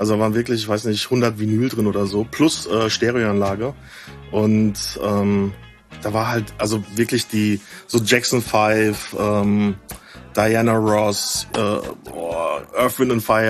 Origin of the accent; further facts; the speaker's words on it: Bavaria, Germany; now in Berlin, Germany; Also ich komme aus der Ecke, so ein bisschen dörflicher Aschaffenburg, die Ecke. Auch nicht direkt Aschaffenburg